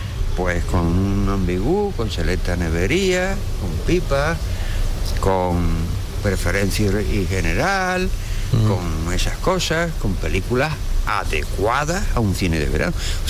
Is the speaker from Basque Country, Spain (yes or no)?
no; Barcelona, Catalonia, Spain; also born or lived in Seville; yo me considero un catalán de Barcelona, nacido en Sevilla